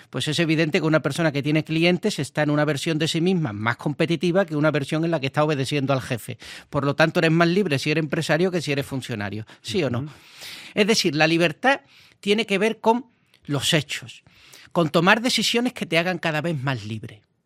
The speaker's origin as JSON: {"language": "Spanish", "town": "Seville", "region": "Andalusia", "country": "Spain", "said": "solo porque soy de Sevilla."}